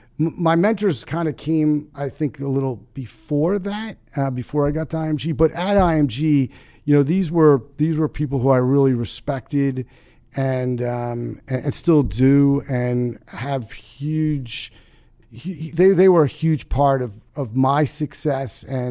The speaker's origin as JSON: {"language": "English", "town": "Union", "region": "New Jersey", "country": "United States", "tie": "born or raised there", "said": "I grew up in Union, New Jersey, and we had a big high school."}